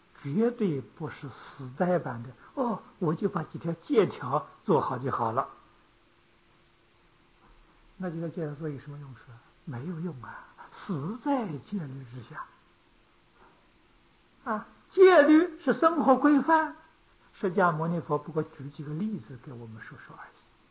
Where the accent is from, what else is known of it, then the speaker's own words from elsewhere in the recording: China; 我们是中国人，不是印度人，我们这个生活方式穿衣吃饭跟他们都不一样